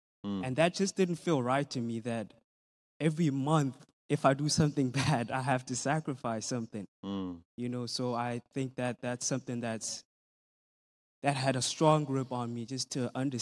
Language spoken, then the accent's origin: English; South Africa; So I'm from South Africa.